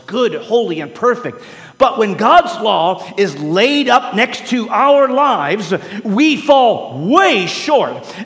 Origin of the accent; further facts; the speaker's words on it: St. Louis, Missouri, United States; I'm from St. Louis. There's an R in there, I believe.